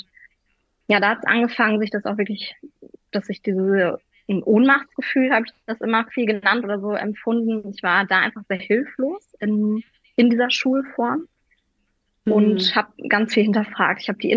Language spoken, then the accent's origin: German; Winterberg, North Rhine-Westphalia, Germany; War da ja wieder in meiner Heimat Winterberg, wusste aber eigentlich, muss ich nochmal was anderes sehen.